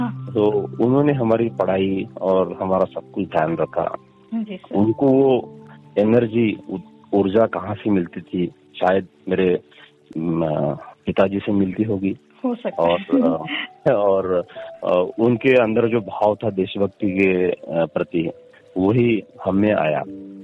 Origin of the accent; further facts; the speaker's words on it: India; born there; मेरा जन्म स्वतंत्र भारत में हुआ।